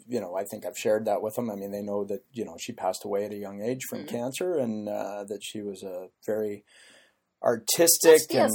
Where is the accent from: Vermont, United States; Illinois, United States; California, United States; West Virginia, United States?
California, United States; I've been able to reconnect with, you know, kids that I grew up with in California